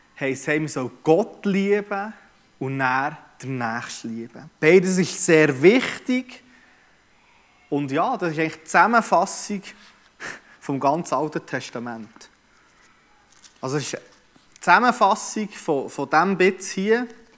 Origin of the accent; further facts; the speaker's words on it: Bern, Switzerland; ich bin halt ein Berner